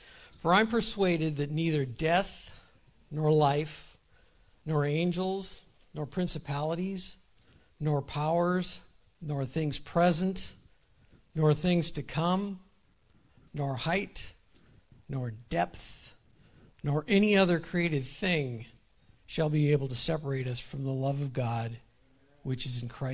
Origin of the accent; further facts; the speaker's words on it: Washington, United States; moved away; I'm one of the deacons here. And just a little bit about me. I'm originally from Washington State, not far from Seattle.